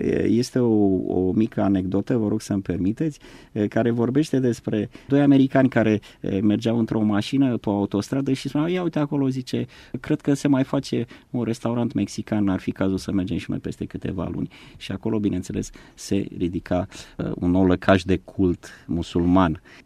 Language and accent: Romanian; Suceava County, Romania; born there; m-am născut în Bucovina și ajung relativ rar pe acolo.